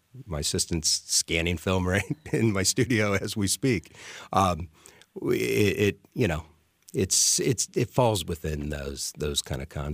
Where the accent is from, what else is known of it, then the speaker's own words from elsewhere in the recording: LeClaire, Iowa, United States; David and I are both from small towns. I'm from LeClaire, Iowa.